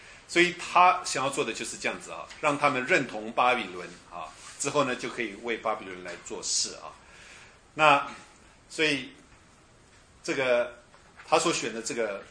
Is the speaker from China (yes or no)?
no; Indonesia; moved away; 像我从印尼来的时候，可是我到回国念书，所以我的心还心系祖国，对不对？可是我的弟弟妹妹们他们在印尼啊。